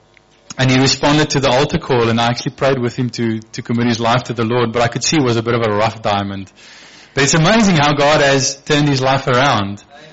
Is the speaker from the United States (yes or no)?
no; Somerset West, Western Cape, South Africa; born there; So I was born actually here in Somerset West. My parents' house is up in Harewood Lane, in the upper part of Somerset West